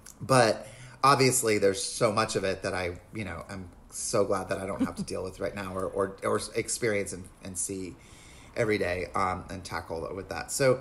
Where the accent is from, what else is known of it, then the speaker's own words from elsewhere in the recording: North Carolina, United States; I grew up in North Carolina.